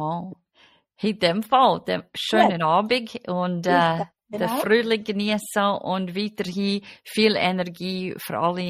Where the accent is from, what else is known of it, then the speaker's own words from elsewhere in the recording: United States; German is a second language; Das ist, und ich kann das bestätigen selber, weil ich komme aus den USA